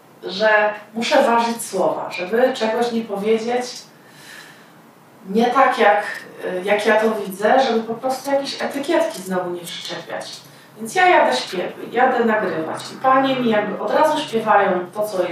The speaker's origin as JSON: {"language": "Polish", "region": "Silesian Voivodeship", "country": "Poland", "said": "A przecież my mówimy tyle wieków po śląsku."}